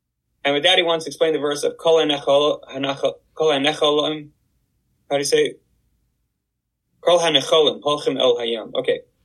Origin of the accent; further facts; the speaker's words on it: Canada; I'm ashamed to say I'm Canadian